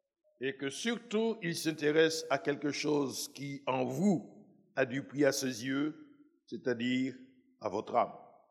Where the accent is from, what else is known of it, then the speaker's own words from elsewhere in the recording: French Antilles, France; comme on dit chez nous aux Antilles, vive la tombe ou après la mort, on verra